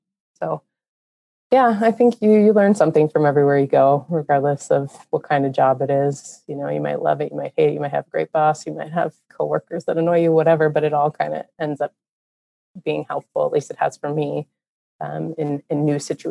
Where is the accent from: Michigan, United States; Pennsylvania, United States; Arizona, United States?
Pennsylvania, United States; Pittsburgh; You know, this is my hometown. Pittsburgh is where I grew up. I grew up watching the Penguins.